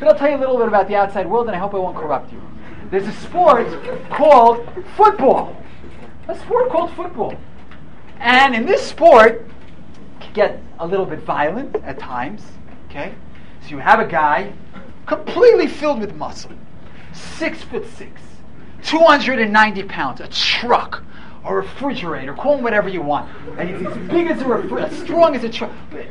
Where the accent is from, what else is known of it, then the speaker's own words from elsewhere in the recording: Manhattan, New York, United States; So I'm from Manhattan, and when I go shopping, I go to this store called Fairway.